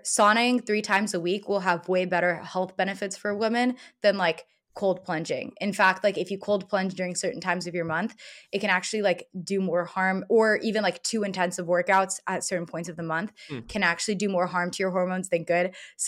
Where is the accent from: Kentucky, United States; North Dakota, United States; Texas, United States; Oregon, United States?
Texas, United States; Dallas; Like, so I grew up in Dallas, Texas. My family originally was from Eastern Europe in Bulgaria.